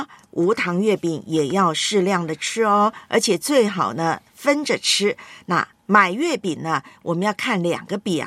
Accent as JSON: {"language": "Chinese", "country": "Taiwan", "tie": "born or raised there", "said": "在我的老家台湾叫文旦"}